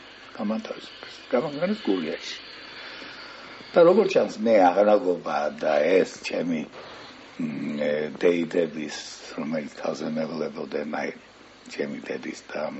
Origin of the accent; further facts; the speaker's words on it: Guria, Georgia; მაგალითად ისედაც გურული ვარ მე საკმარისი პოეტი